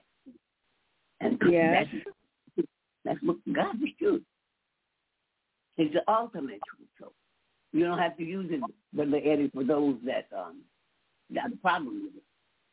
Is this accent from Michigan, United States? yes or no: yes; Detroit, Michigan, United States; I come from Detroit and Black Bottom.